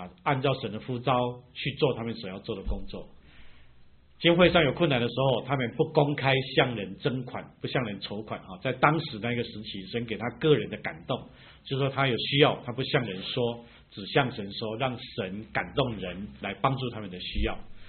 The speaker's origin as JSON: {"language": "Chinese", "country": "China", "said": "当然我们中国人很感受他对中国的爱，但是我们晓得他爱基督，因此他爱中国。"}